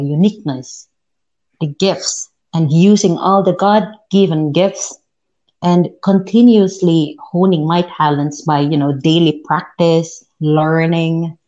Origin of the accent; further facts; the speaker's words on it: Philippines; I am from the Philippines. And so there I took and I got my degree